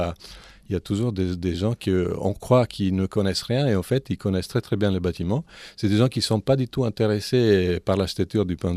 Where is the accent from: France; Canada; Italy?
Italy; French is a second language; Moi je suis italien, donc j'ai eu peut-être plus de facilité